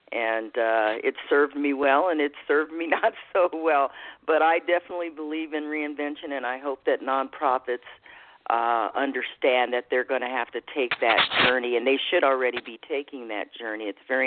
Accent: Colorado, United States; I talk a lot about the fact that I come from Colorado, and Colorado is a very giving state.

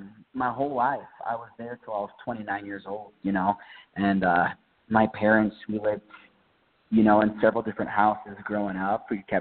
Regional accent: Nebraska, United States; And then, you know, growing up in Nebraska, it's a lot of country music, a lot of farm, corn.

